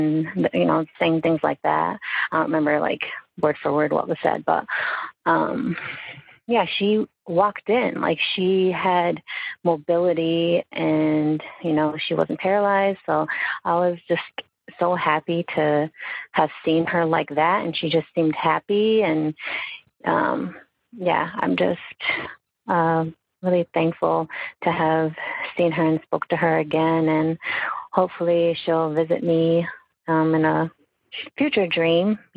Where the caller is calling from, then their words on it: Bristol, Connecticut, United States; I am calling from Bristol, Connecticut.